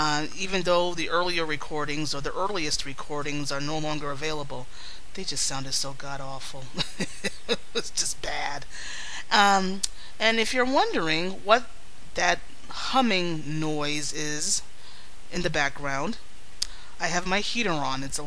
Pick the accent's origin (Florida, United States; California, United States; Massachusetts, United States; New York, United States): New York, United States; Being that I am from New York and raised in the Bronx and became a Yankee fan over 30 years ago